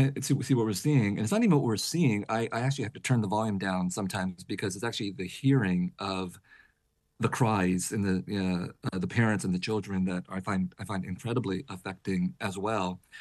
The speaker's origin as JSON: {"language": "English", "country": "United States", "said": "And I, as an American, feel complicit because our taxes are paying for the billion, literally billions of dollars of weapons and aid"}